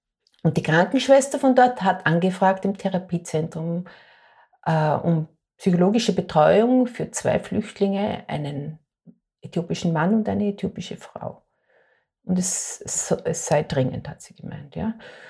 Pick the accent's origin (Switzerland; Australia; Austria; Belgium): Austria; moved away as an adult; ich komme aus Österreich und bin da super ausgebildet in verschiedensten Skills